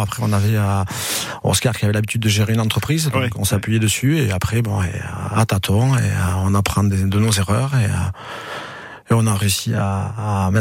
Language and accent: French; Anglet, Nouvelle-Aquitaine, France; Nous, avec Jérôme, on est de Blanc-Pignon